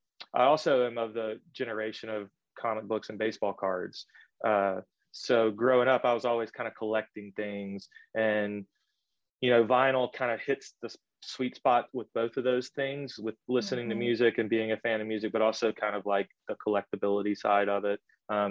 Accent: Mississippi, United States; now in Oxford, United States; Like a lot of Mississippians my age, we all kind of think about leaving, but I'm still here. And I grew up in the Delta, and I moved to Oxford in 2003 to attend Ole Miss, University of Mississippi.

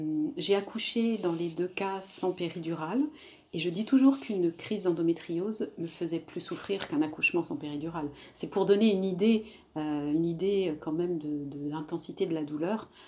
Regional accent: Réunion, France; Moi, je suis réunionnaise et dans ma culture, les femmes supportent beaucoup sans rien dire non plus.

